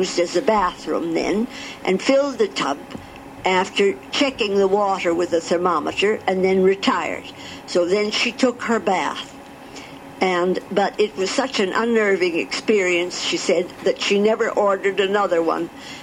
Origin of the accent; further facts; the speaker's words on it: Toronto, Ontario, Canada; born there; So I must say I was born in Toronto in 1903, March the 25th.